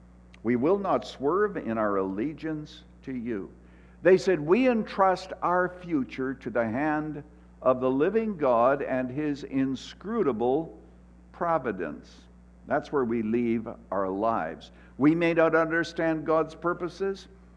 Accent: Canada; now in United States; I was born and raised in Canada. I was a Canadian citizen for many years, but my wife is an American, my kids are an American, so I, a number of years ago, became an American citizen.

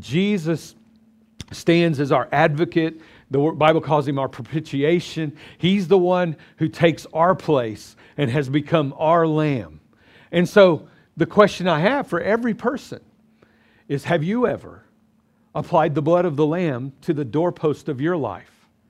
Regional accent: Oklahoma, United States; I'm from Oklahoma, and everybody's Baptist there.

